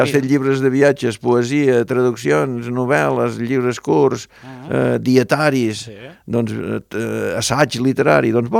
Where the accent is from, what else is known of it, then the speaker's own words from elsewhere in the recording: Banyoles, Catalonia, Spain; com a banyolí que soc